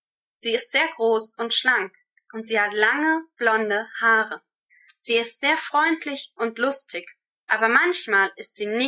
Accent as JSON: {"language": "German", "region": "Scotland", "country": "United Kingdom", "second_language": "German", "moved": "yes", "lives_now": "England", "said": "Ich wohne in England, aber ich komme aus Schottland. Ich wohne seit 7 Jahren in England."}